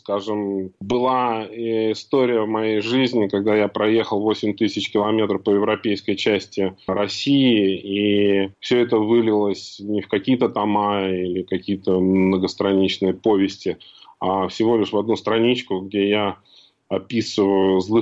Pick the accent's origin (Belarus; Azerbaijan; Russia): Azerbaijan; Absheron; born or raised there